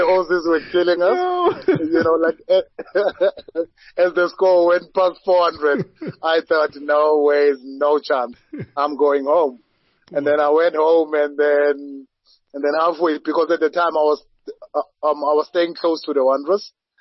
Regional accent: Soweto, Gauteng, South Africa; I grew up in Soweto in Orlando East, like the late 80s.

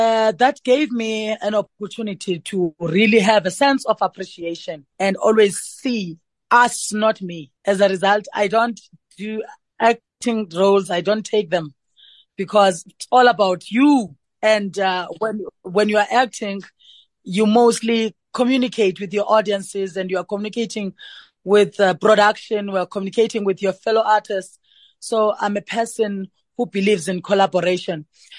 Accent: South Africa; being born as a South African in South Africa with rich cultural diversity.

